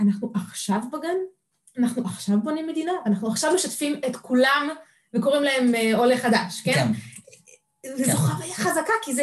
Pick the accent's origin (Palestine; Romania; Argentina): Palestine; Kedumim, West Bank; נכון, קודם כל אני שגדלתי בקדומים.